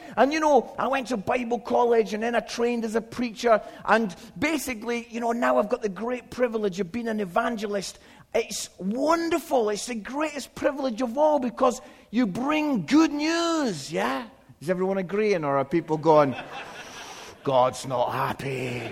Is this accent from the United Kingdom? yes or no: yes; Scotland, United Kingdom; I'm Scottish. I don't know if that took you a few minutes to get that, but I'm Scottish.